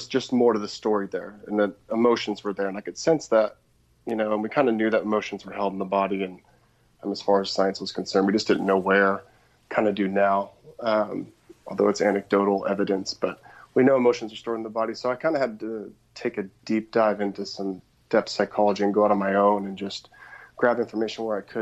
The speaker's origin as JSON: {"language": "English", "town": "Portland", "region": "Oregon", "country": "United States", "tie": "born or raised there", "said": "Yeah, I grew up outside of Portland, Oregon, and had a pretty rebellious childhood"}